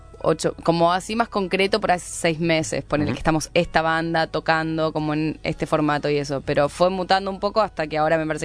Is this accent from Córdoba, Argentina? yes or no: no; Rosario, Santa Fe, Argentina; now in Buenos Aires, Argentina; Sí, pero vivo en Buenos Aires como hace, no sé, bastante tiempo ya.